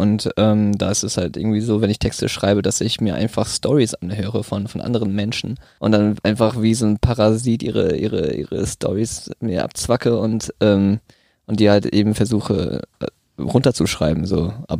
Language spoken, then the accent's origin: German; Indonesia; moved away as an adult; now in Germany; dass ich den Großteil meiner Kindheit und meiner Jugend eigentlich in Indonesien verbracht habe und auch da aufgewachsen bin. Ich bin halt mit 18 nach Deutschland gekommen.